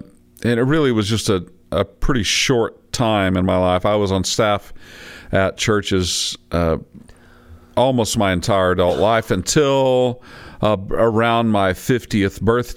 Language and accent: English; Independence, Missouri, United States; I grew up in Independence, Missouri, where that sort of the home of a lot of those organizations.